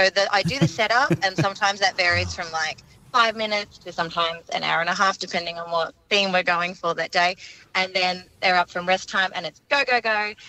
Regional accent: Richmond, Victoria, Australia; I'm from Richmond, Victoria.

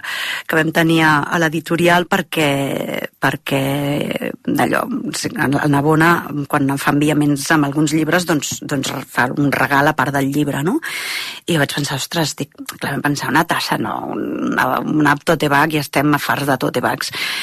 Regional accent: Tarragona, Catalonia, Spain; l'àvia està ubicada a Tarragona, que és d'on soc jo, no?

